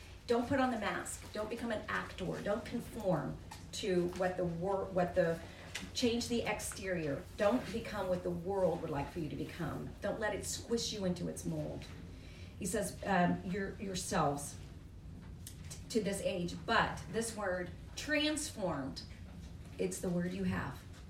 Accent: Texas, United States; Me too, I'm a Texan.

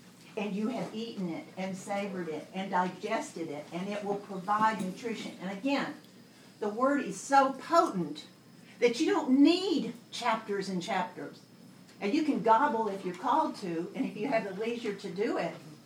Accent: Texas, United States; I'm from East Texas, and I did go to France as a student

